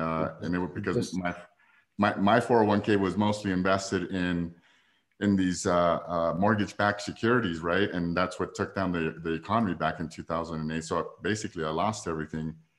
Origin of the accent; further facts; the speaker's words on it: Denver, Colorado, United States; Anyways, I'm from Denver, Colorado. If anybody is from Denver, I'd be happy to meet with you.